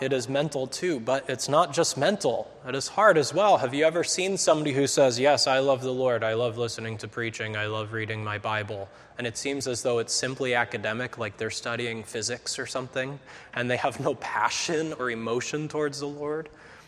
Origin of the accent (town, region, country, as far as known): New Hampshire, United States; born or raised there